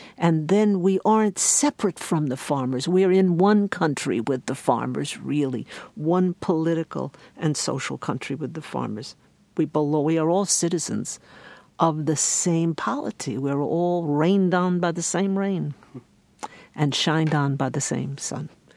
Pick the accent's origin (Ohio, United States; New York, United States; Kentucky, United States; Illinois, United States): New York, United States; I am an urban woman, I am a New Yorker